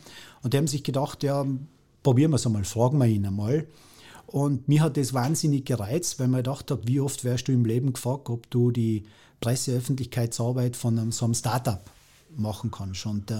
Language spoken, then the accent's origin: German; Kartitsch, Tyrol, Austria; Also ich bin gebürtiger Kaditscher. Ich bin heute nach wie vor alle 3 Wochen in Kaditz daheim bei der Familie.